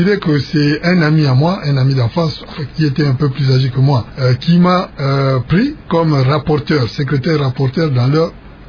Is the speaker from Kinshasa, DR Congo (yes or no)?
yes; Kinshasa, DR Congo; born there; Moi, je suis né ici à Léopoldville à l'époque. Maintenant, on dit qu'il sait ça, mais moi, je suis né en 1943.